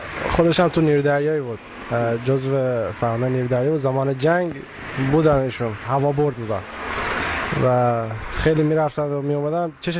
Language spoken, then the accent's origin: Persian; Bushehr, Iran; بوشهر خب جایی که توش بزرگ شدم، خاکمه، نسبت بهش غیرت دارم